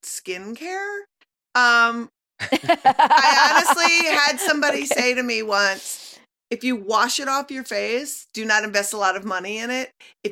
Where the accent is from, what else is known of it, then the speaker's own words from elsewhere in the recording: Minnesota, United States; growing up in Minnesota, like, we had like a lot of environmental stuff on our books and in our world for a long time. Like, we were the first city in America to recycle and stuff.